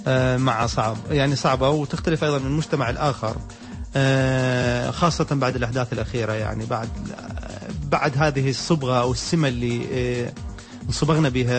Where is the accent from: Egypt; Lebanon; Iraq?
Iraq; Baghdad, Baghdad Governorate; التحيات طبعا لمدينتي البغداد بشكل عام أولا